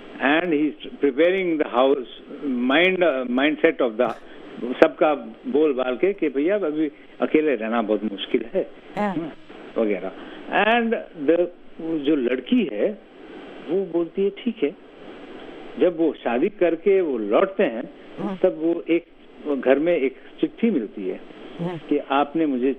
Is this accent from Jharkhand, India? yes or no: no; Mumbai, Maharashtra, India; मैं पला बड़ा हूँ बॉम्बे में ना